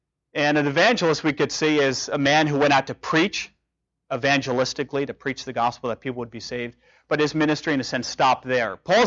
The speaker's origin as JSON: {"language": "English", "region": "New Jersey", "country": "United States", "said": "And I just came from New Jersey. That's my home state."}